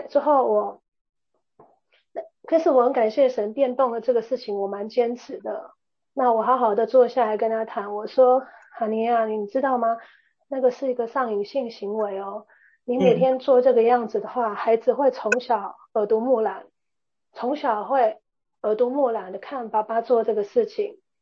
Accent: Taiwan; 因为我是台湾出来的嘛，你知道台湾一出生就会政府体系还有文化体系就会有那个预防针的那个表

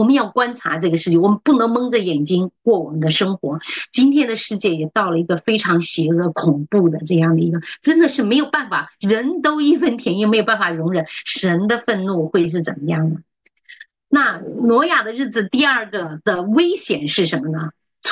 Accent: Henan, China; moved away; 就是说，我们河南的时候哈、啊

